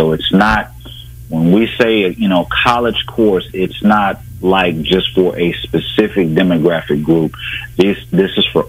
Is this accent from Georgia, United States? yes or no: no; Kansas City, Kansas, United States; You know, growing up in Kansas City, Kansas, where my neighborhood was once part of the Wyandot Nation, and how the Wyandot Nation was split.